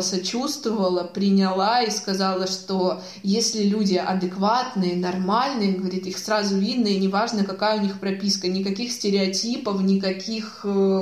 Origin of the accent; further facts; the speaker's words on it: Luhansk, Luhansk Oblast, Ukraine; moved away; Я уехала из Луганска 14 июня, поэтому, в принципе, таких активных боевых действий лично я не застала. Но когда я оттуда уезжала, я оставила там абсолютно всю свою семью.